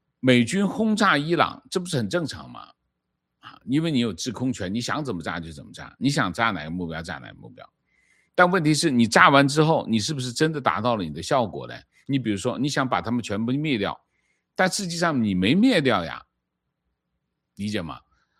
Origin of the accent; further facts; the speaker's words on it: Taiwan; 情况我是台湾人，我感觉台湾新闻媒体只报喜不报忧